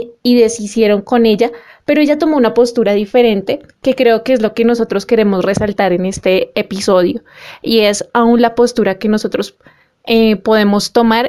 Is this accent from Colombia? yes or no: yes; Colombia; como colombianos que nos importa nuestro país